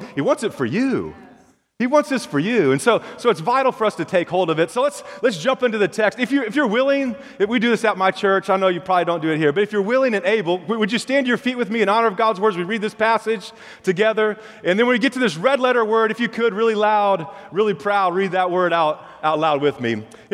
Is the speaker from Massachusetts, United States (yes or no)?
no; San Jose, California, United States; One, I'm from San Jose, California